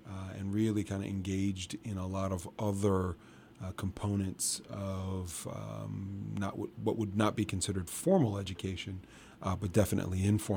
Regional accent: New Jersey, United States; also born or lived in New York; So I was born in New York, grew up in Jersey, and came to the Lehigh Valley to go to Lafayette College.

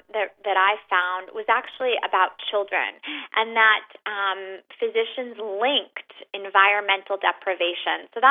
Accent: New York City, New York, United States; I know I'm from New York City

